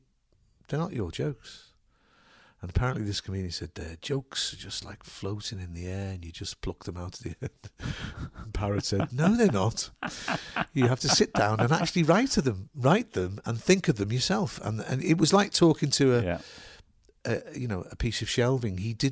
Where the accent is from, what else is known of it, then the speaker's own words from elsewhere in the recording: Liverpool, North West England, United Kingdom; where I was brought up in Liverpool, it's on the seashore, so... Mm. It's called Waterloo, but it goes into Crosby, which is just, it's called Crosby Beach.